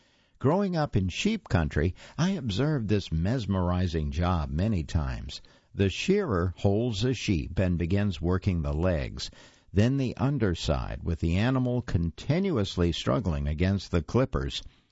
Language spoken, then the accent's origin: English; Uvalde, Texas, United States; On May 24, 2022, 19 children and two adults were murdered at an elementary school in my hometown of Uvalde, Texas. I went to school there and walked every day to and from the elementary school.